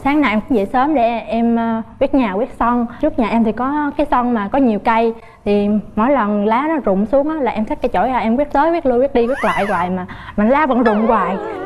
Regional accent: Tiền Giang, Vietnam; Dạ, dạ đúng rồi, em đến từ Tiền Giang.

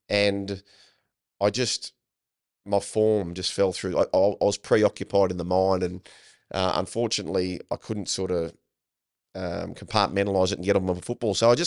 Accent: Port Macquarie, New South Wales, Australia; I was from Port Macquarie

